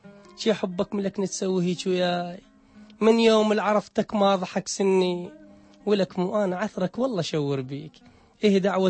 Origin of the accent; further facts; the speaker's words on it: Shatrah, Dhi Qar, Iraq; أب رجل تقدمي واعي، أنا ابن الجنوب. نحن هناك في مدينة الشطرة تكثر المجالس، مجالس الشعر والأدب